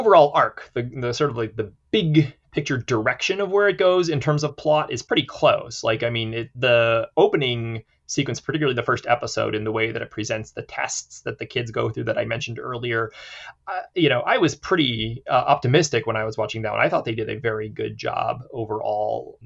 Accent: England, United Kingdom; I'm an English guy.

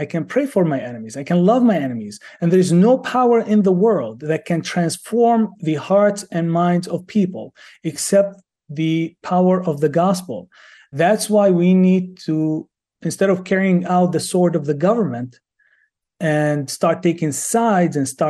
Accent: West Bank, Palestine; I was born and raised in the West Bank in the middle of this conflict between Israelis and the Palestinians.

